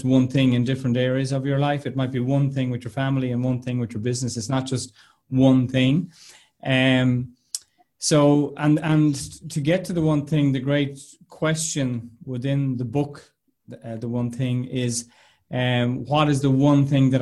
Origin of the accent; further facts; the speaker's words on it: Arigna, Connacht, Ireland; accent: Arigna; and that happens to me with my lovely Arigna accent